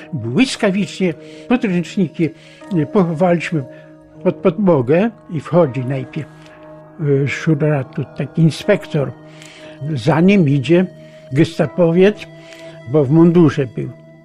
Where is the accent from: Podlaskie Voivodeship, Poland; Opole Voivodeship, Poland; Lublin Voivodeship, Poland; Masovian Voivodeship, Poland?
Lublin Voivodeship, Poland; Urodziłem się w Siednim Łanie i tam parę lat mieszkałem. Później przenieśliśmy się do Bukowy Wielkiej, to jest parę kilometrów na wschód od Siedniego Łanu.